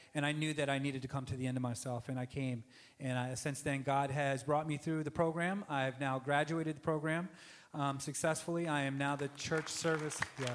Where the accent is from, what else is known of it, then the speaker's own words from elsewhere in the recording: New York, United States; I'm 45 years old. I'm from New York, and I come from a very broken family.